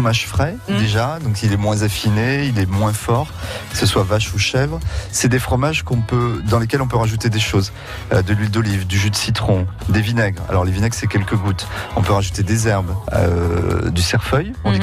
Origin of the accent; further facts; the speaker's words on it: Nouvelle-Aquitaine, France; Moi je viens des Charentes, c'est brognon.